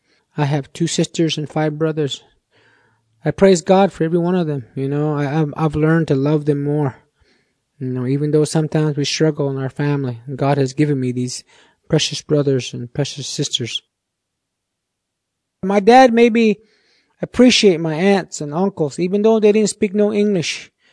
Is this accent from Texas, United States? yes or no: no; Tuba City, Arizona, United States; also born or lived in Winslow, Arizona; I was born in June 8, 1949 in Winslow, Arizona. I came here to Tuba City in 1950. I lived here until 1960, and then I left. And then I came back in 1980 here to Tuba City.